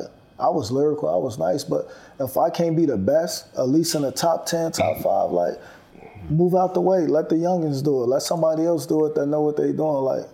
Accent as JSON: {"language": "English", "town": "Chicago", "region": "Illinois", "country": "United States", "tie": "born or raised there", "said": "Yeah, born and raised in Chicago."}